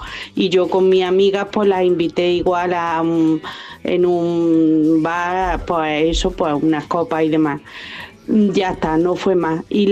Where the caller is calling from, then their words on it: Bailén, Andalusia, Spain; de Bailén.